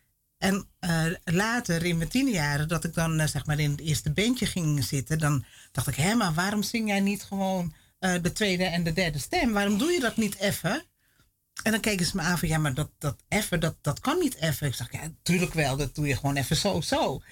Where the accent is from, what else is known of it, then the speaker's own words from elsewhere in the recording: Wormerveer, North Holland, Netherlands; born there; ik ben geboren in Wormerveer, dus, in de Molukse wijk.